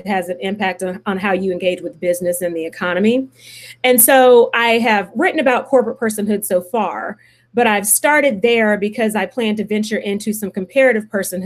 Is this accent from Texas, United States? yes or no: yes; Houston, Texas, United States; growing up in Houston, was bused to school like, you know, most other Black kids who do G&T.